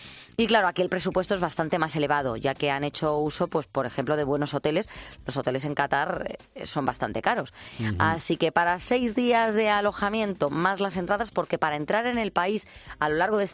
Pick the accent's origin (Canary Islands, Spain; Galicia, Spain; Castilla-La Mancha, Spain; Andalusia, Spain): Galicia, Spain; yo le diría como gallego que cuatro goleadores gallegos no ha llevado a ninguno